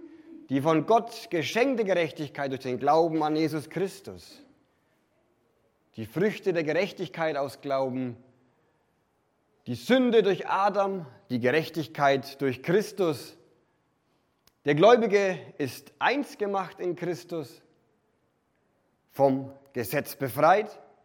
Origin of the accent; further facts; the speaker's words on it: Bavaria, Germany; Als Franke müsste ich sagen, macht Sinn, darf ich aber nicht